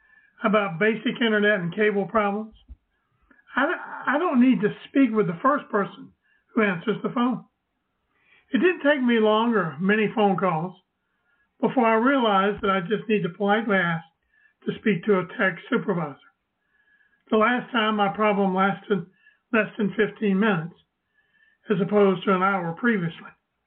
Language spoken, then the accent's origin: English; the South, United States; accent: Southern; Sometimes they don't understand my Southern accent. Sometimes I don't understand their accent either.